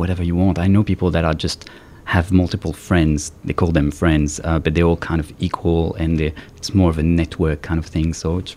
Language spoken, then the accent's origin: English; France; I'm from France, so we went to France last summer